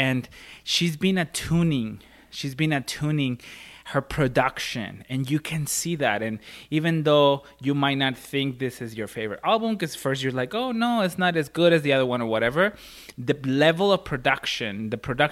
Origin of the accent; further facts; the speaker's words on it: Ciudad Juárez, Chihuahua, Mexico; Dude, when we were growing up in Juarez, in the hallway of our house, my dad put wood panels with like little landscapes engraved on them.